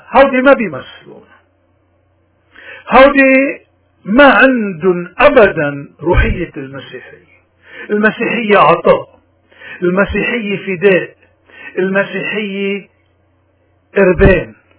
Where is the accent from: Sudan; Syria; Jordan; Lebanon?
Lebanon; وهودي اللي لازم نحن كلنا نكون كلبنانيين